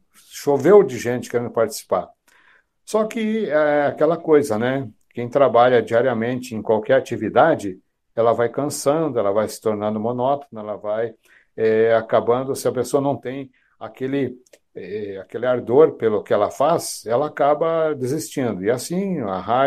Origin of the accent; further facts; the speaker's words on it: Ponta Grossa, Paraná, Brazil; Aqui no Paraná, aqui eu sou da cidade de Ponta Grossa, né, a 110 quilômetros de Curitiba.